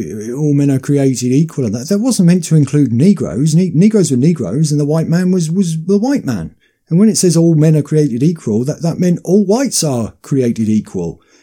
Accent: United Kingdom; Especially mm-hmm. being British, because, you know, we don't know that much about it.

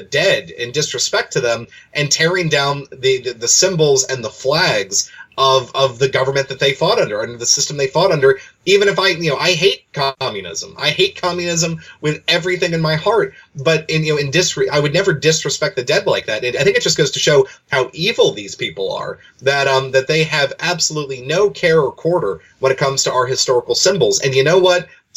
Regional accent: Maryland, United States; they're tearing down statues in my home county in Maryland. And, of course, my hometown was actually called the most treasonous town in the entire South

